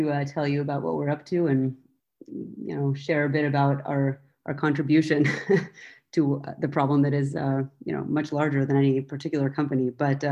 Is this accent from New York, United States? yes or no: no; San Diego, California, United States; So I grew up in San Diego. I grew up lucky enough to be by the beach and was a surfer growing up.